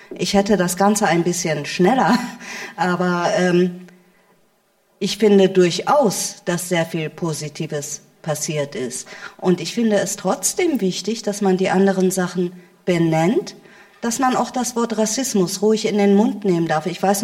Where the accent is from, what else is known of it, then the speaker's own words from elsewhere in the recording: Germany; Ich lebe als Deutsche hier in Deutschland in einem demokratischen System